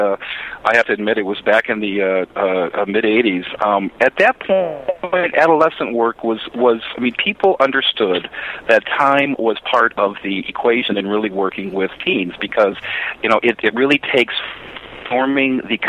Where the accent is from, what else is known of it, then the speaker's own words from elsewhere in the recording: Chicago, Illinois, United States; You know, I'm actually originally from Chicago